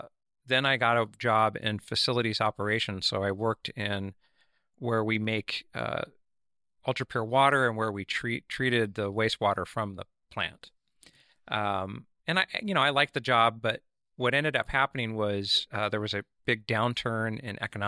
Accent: Laurelhurst, Oregon, United States; so I grew up in Laurelhurst, right by Laurelhurst Grade School, but my baseball practice was at Grant High School.

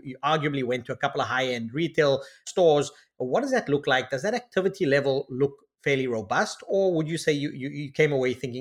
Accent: Toronto, Ontario, Canada; I'll use my hometown at the moment, Toronto

